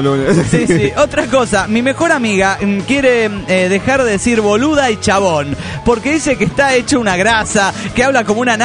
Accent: Ibarra, Imbabura, Ecuador; de Ibarra, Ecuador.

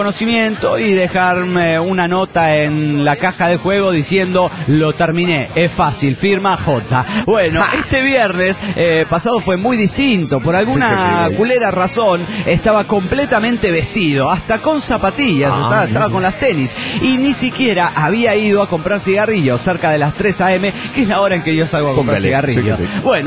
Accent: Oaxaca, Mexico; de Oaxaca.

